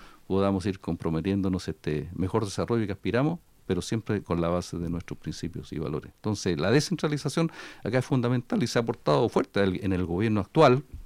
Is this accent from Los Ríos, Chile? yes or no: no; Cauquenes, Maule, Chile; Yo soy de Cauquenes